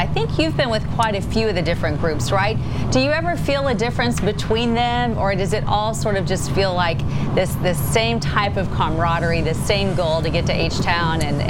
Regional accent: Wichita Falls, Texas, United States; I love that somebody in my hometown, well, at least near my hometown of Wichita Falls, came all the way in.

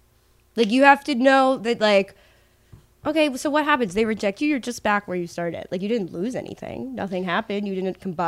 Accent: United States; Like, I'm American.

